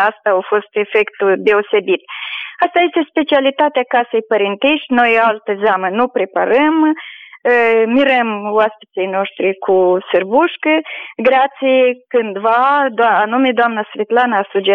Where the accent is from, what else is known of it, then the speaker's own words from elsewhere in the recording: Palanca, Călărași District, Moldova; noi suntem din Palanca Călăraș.